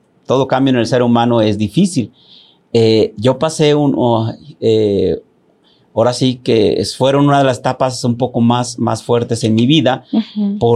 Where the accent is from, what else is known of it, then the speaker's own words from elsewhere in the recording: El Platanar, State of Mexico, Mexico; Y mi pueblo en específico se llama El Platanar. Un bello pueblo, El Platanar, donde pasa un río y se llena de gente en tiempos de vacaciones